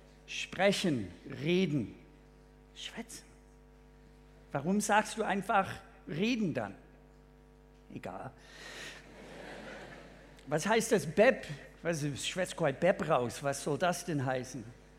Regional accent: United States; German is a second language; moved away as an adult; now in Germany; Ich bin in den USA geboren, aufgewachsen. Und erst mit 24 habe ich Deutsch lernen dürfen.

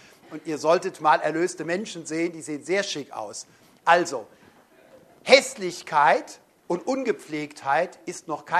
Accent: Cologne, North Rhine-Westphalia, Germany; ich komme aus Köln, bin erst als Teenager zum Glauben gekommen und dann kam ich so nach Süddeutschland

